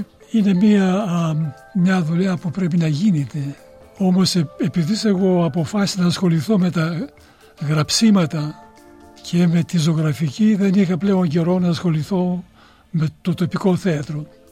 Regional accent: Greece; also born or lived in Russia; now in Melbourne, Australia; Είναι τα παιδικά μου χρόνια στην Ελλάδα, στο χωριό και στη Ρωσία.

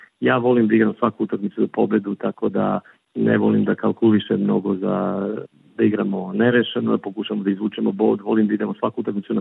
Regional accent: Montenegro; moved away as an adult; now in Australia; Da, dolazim iz Crne Gore

